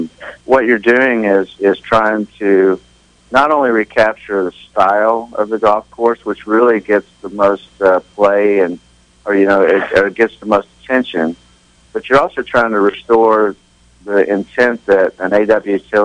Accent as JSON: {"language": "English", "town": "Atlanta", "region": "Georgia", "country": "United States", "tie": "born or raised there", "said": "I grew up in Atlanta, and Atlanta's got a lot of very good golf courses, some very historic courses."}